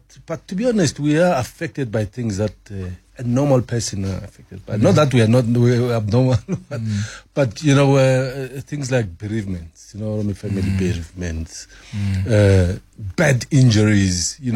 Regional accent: Soweto, Gauteng, South Africa; most of the people didn't realize that I'm a Sowetan.

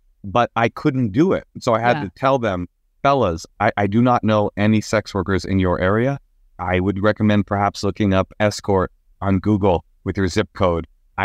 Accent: Oakland, California, United States; My parents split when I was 9 months old, and I was raised in Oakland, California, with a deaf mother putting herself through graduate school

